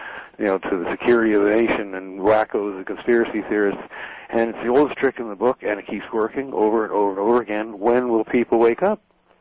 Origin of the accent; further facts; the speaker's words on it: Canada; We're talking about Canada here. I'm from Canada.